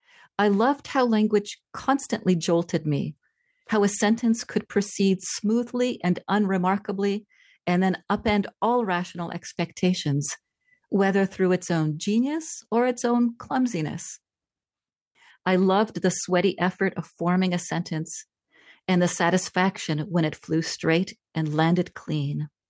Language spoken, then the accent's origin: English; Montreal, Quebec, Canada; English is a second language; also born or lived in Austria / Italy; through Austria and Italy, and eventually landed in Montreal, Canada, where I learned French before I learned English, and then encountered English in school.